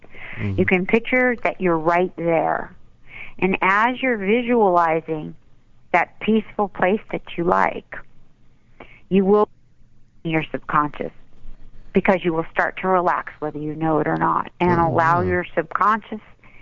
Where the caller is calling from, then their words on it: Westlake Village, California, United States; I'm calling in from Westlake Village.